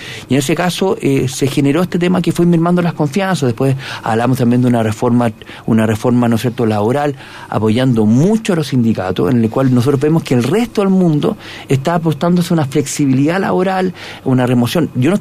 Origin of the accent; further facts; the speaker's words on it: Valdivia, Los Ríos, Chile; yo soy de Valdivia